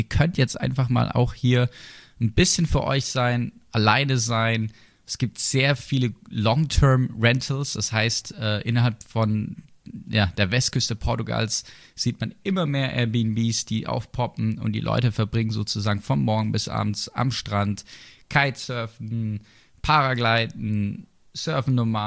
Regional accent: Sinsheim, Baden-Württemberg, Germany; born there; Ich komme ja aus der Gegend, als gebürtiger Sinsheimer.

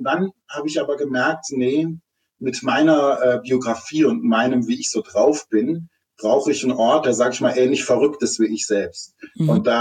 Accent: Stuttgart, Baden-Württemberg, Germany; born there; Ich komme aus einer Künstlerfamilie, also ich bin in Stuttgart geboren und aber 14 Mal umgezogen

